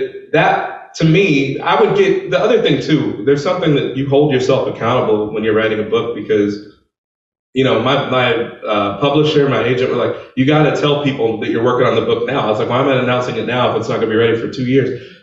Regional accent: Houston, Texas, United States; born there; I was born in Houston.

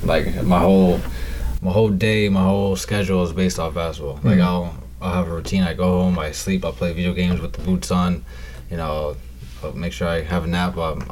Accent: Kitchener, Ontario, Canada; I'm an hour away from Toronto, Kitchener.

